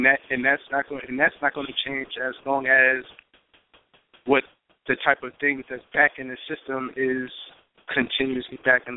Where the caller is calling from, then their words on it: Queens, New York, United States; Hi, how you doing? … calling from Queens, New York.